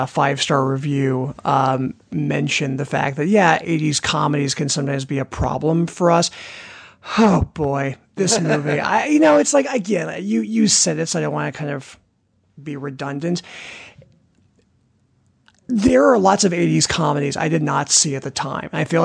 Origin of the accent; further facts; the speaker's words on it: Illinois, United States; Because Will and I grew up in Illinois, I always bond with other people from Illinois about pork bellies, because when you grow up in Illinois, you hear about pork bellies a lot.